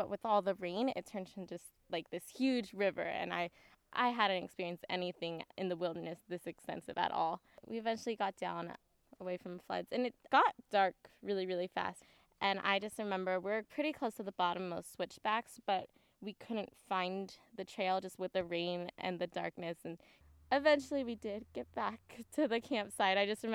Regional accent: Oakland, California, United States; I'm from Oakland, California.

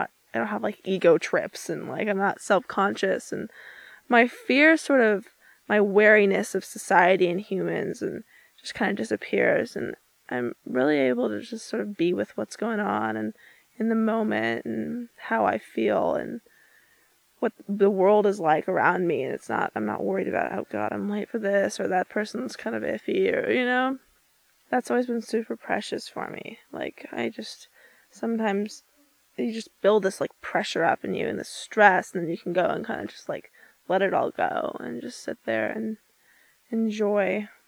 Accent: Occidental, California, United States; I'm from Occidental, which is in California, in Sonoma County.

